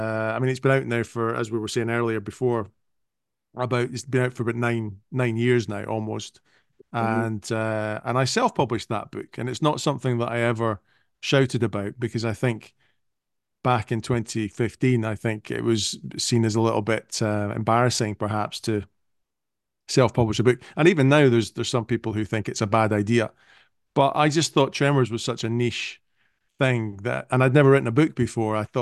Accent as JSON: {"language": "English", "region": "Scotland", "country": "United Kingdom", "tie": "born or raised there", "also_born_or_lived": "Edinburgh", "said": "I lived in a little village in the Highlands of Scotland for quite a few years, even though I was born in Edinburgh."}